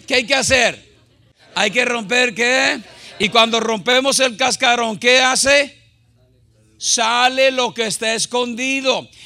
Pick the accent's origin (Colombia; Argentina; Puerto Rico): Puerto Rico; yo soy puertorriqueño 100%, y si no me creen, háganme enojar.